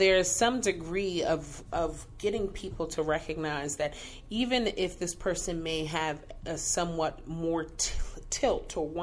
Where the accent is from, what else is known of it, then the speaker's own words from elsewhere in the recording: New York City, New York, United States; I'm from New York City.